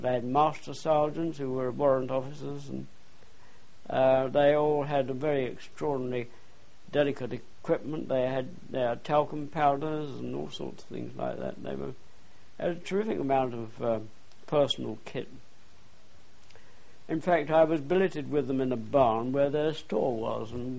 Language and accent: English; Scotland, United Kingdom; and being the Scot, and we had a mess marquee where we were all sitting down together